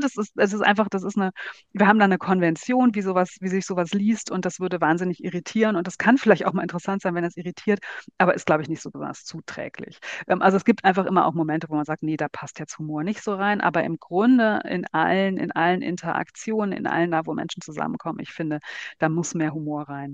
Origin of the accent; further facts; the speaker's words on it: Rhineland, Germany; now in Berlin, Germany; Ich bin ja Rheinländerin im Exil in Berlin